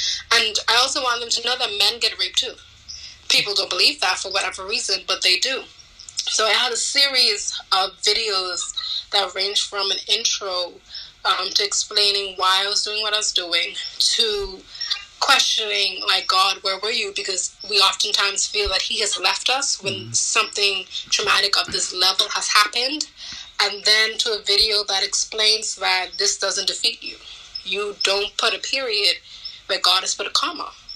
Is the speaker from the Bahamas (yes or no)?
yes; Nassau, New Providence, Bahamas; I'm a recent graduate of Central State University, and I'm from Nassau, the Bahamas.